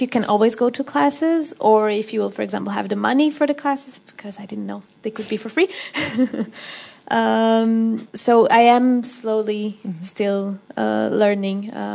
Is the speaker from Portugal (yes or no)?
yes; Portugal; Sometimes people ask me if I surf because I'm from Portugal.